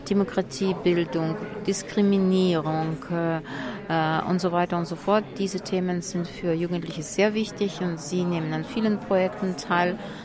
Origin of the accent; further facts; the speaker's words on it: Odesa, Odesa Oblast, Ukraine; German is a second language; Ich komme aus Odessa, aus der Ukraine.